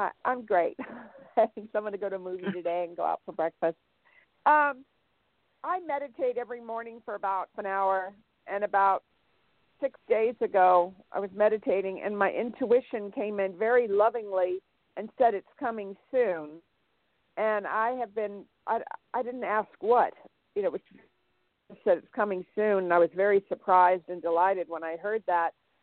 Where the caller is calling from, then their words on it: California, United States; Hi, this is … from California.